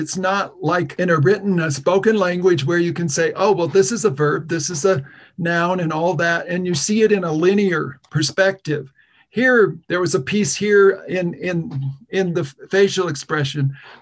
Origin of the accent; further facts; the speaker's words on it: Michigan, United States; born there; I was born in Michigan. I'm the son of a pastor and the grandson of a pastor.